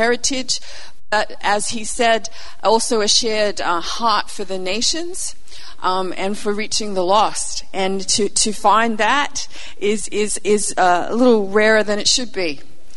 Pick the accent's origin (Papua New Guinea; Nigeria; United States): Papua New Guinea; born there; I'm the daughter of missionaries. I was born in Papua New Guinea, so always had a bit of a natural cross-cultural bend.